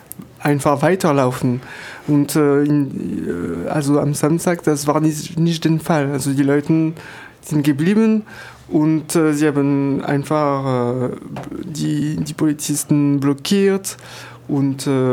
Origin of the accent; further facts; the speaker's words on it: France; German is a second language; now in Berlin, Germany; wir haben nicht so eine große Erfahrung in Berlin als Franzose